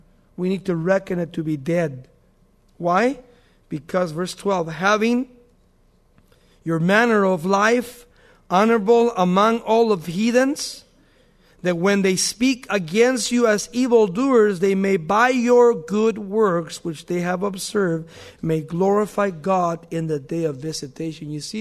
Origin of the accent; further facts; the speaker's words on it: United States; And I think that as a Christian and as an American, I think that everybody should go if there is an urgency.